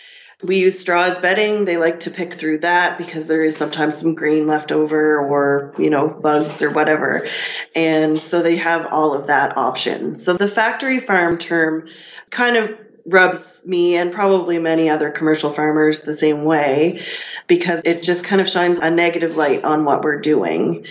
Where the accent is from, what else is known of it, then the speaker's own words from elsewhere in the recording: Nova Scotia, Canada; I'm from the Annapolis Valley, Nova Scotia. I grew up here, so I didn't go too far from where I grew up. I grew up on a beef farm